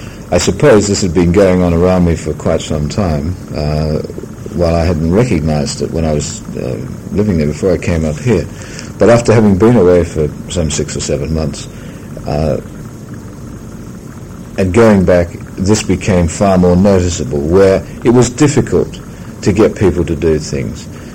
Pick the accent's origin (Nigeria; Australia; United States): Australia; What does disturb me greatly is sitting up here as an Australian and seeing people in this area looking at Australia from the outside and laughing at us